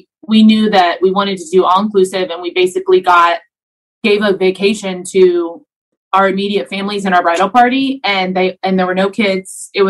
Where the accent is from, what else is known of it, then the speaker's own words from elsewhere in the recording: the South, United States; Hey, I'm from the South and my mom and dad are vaccinated.